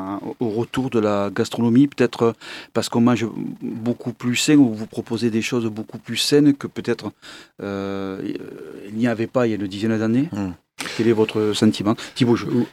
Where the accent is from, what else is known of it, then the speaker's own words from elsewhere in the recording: France; je suis français, je parle le français